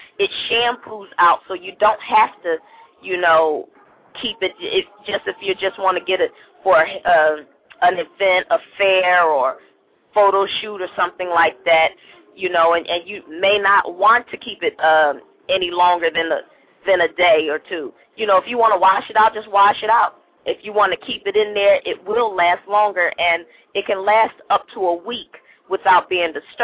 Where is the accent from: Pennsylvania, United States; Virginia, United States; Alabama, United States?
Pennsylvania, United States; Philadelphia; He's from Jersey and I'm from Philly.